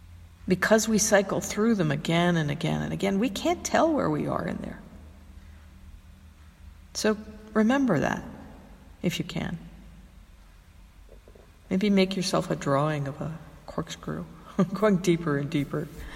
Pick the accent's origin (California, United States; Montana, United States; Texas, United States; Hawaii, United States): Hawaii, United States; And I grew up in Hawaii, lived there a lot of my life.